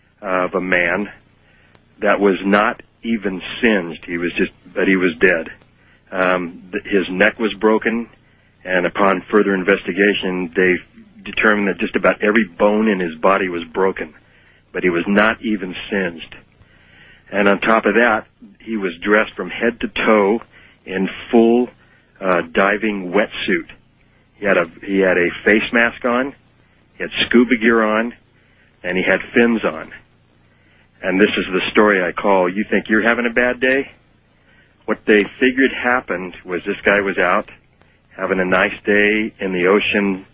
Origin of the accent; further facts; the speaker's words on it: Reno, Nevada, United States; I'm from Reno.